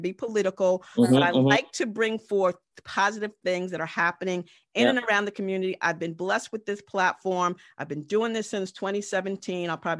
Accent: Dover, Delaware, United States; Again, I grew up in Dover. I bit my teeth in Dover. I went to high school in Dover. I went to Dell State in Dover, and Dover's right down the street.

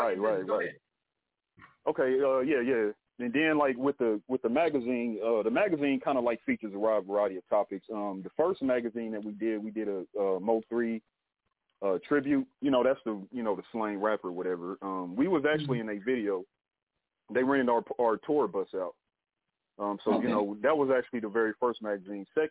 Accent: Dayton, Ohio, United States; Yeah, I'm from Dayton, Ohio. for those who don't know. Grew up family of six, man.

